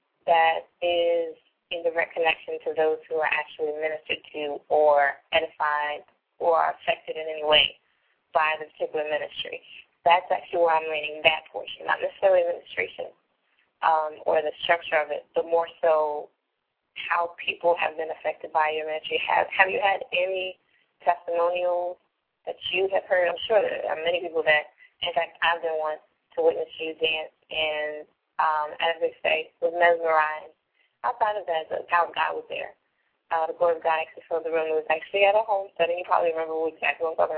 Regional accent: Maryland, United States; And I am your sister from Maryland by way of Aberdeen.

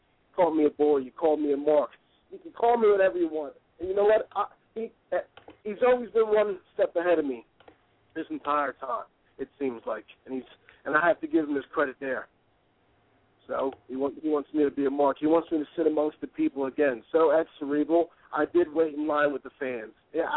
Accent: Atlantic City, New Jersey, United States; now in Philadelphia, United States; I'm born and bred in Atlantic City. I live locally now in Northeast Philadelphia

